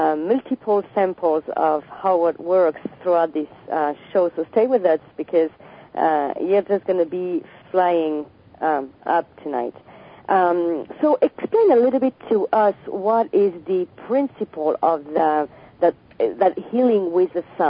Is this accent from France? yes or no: yes; France; first language French; English is a second language; now everyone probably knows I'm French and totally betrayed by my accent